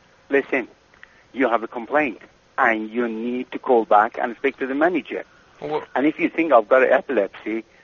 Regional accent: Iran; I'm Iranian.

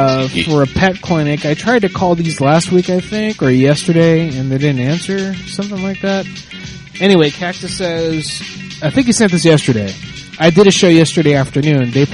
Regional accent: Orlando, Florida, United States; I'm from Orlando, all right?

